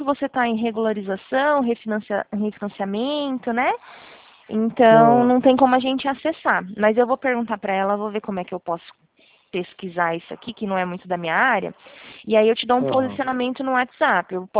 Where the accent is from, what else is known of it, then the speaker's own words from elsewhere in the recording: São Paulo, Brazil; Eu sou do estado de São Paulo, sou do interior de São Paulo.